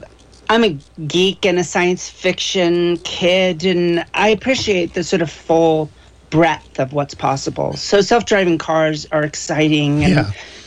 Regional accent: Monterey, California, United States; I grew up down in Monterey, so I feel like I'm I'm dialing into home.

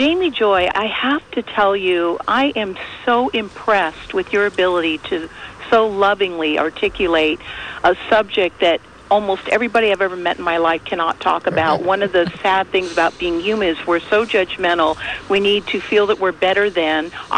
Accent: San Francisco, California, United States; But yet I was raised in San Francisco, grew up in the Castro.

